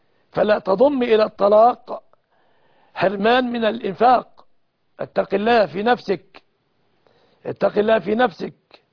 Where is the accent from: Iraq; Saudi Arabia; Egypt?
Egypt; بلادنا مصر